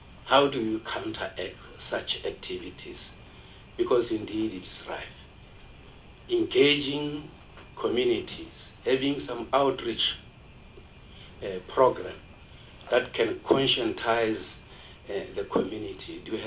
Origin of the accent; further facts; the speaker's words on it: North West, South Africa; I've indicated that I'm from Northwest. It's more rural, but with mushrooming mineral resources, the platinum in particular around Rustenburg.